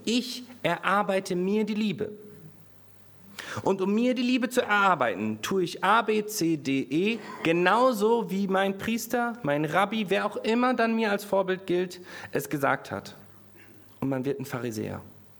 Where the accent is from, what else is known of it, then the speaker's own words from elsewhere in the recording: Bavaria, Germany; Weil ich bin in Bayern aufgewachsen.